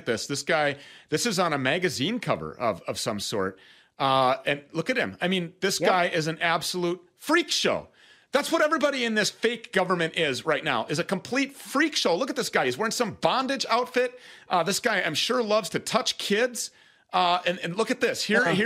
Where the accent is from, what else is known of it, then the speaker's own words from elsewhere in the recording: Minnesota, United States; This is CBD where the hemp is all grown right here in my home state of Minnesota.